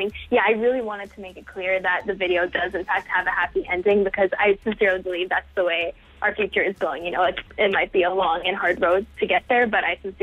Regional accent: Florida, United States; As you said earlier, I'm from South Florida.

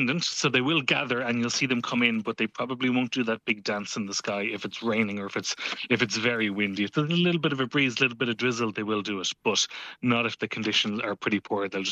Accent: County Roscommon, Ireland; I'm from Roscommon

